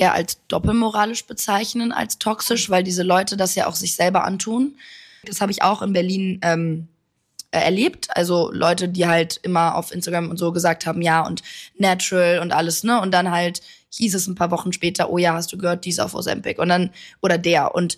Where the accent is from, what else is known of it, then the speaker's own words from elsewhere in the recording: Italy; Ist in Italien leider auch so, also wo ich aufgewachsen bin, ne?